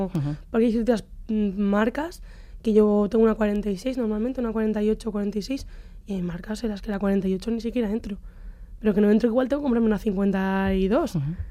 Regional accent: Barakaldo, Basque Country, Spain; Digo, pero yo soy de Baracaldo

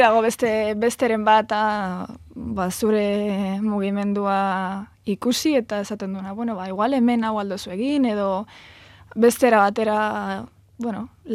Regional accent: Ondarroa, Basque Country, Spain; Ondarrutik.

